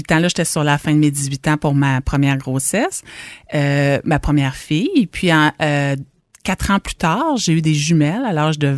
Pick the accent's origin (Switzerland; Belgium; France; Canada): Canada; Gaspé, Quebec; j'ai 46 ans, je suis née à Gaspé. J'ai passé la très grande majorité de ma vie à Gaspé. Mes parents sont originaires de la Baie-des-Chaleurs.